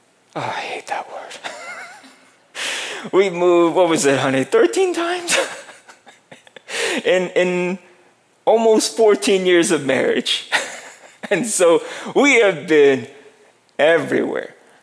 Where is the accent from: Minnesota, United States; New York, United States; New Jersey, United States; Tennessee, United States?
New Jersey, United States; Now, there was a lot of people that I grew up with in Jersey.